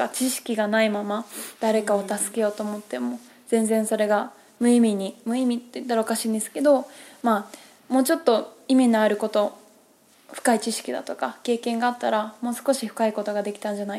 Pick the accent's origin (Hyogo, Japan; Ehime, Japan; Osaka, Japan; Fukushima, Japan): Hyogo, Japan; Nishinomiya; 生まれも育ちも西宮市で